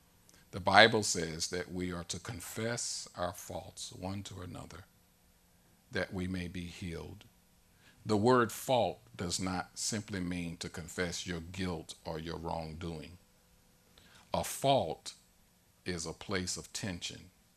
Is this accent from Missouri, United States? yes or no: yes; St. Louis, Missouri, United States; But my family is originally from Tennessee. But because my mom was put out, we ended up being born and raised in St. Louis.